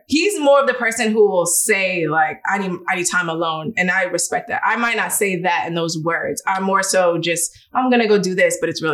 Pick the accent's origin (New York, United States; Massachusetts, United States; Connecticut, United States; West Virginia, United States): New York, United States; moved away as an adult; We were born and raised in New York.